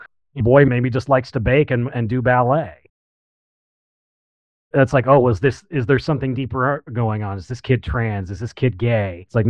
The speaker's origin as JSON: {"language": "English", "region": "Illinois", "country": "United States", "said": "I'm originally from the Central Illinois area, about a couple hours south of Chicago."}